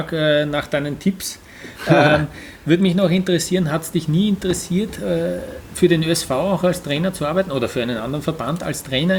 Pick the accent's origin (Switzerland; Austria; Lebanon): Austria; ich freue mich als Österreicher besonders schon auf deine Expertisen in der kommenden Saison wieder.